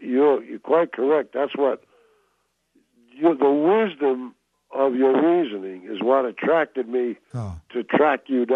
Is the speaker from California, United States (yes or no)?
no; New York, United States; And, of course, from my accent, you probably know I came out of New York originally.